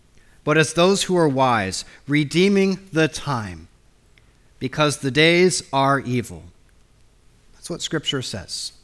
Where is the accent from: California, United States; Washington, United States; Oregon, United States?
Washington, United States; Spokane; Outside of my hometown in Spokane, Washington, there's a Roman Catholic monastery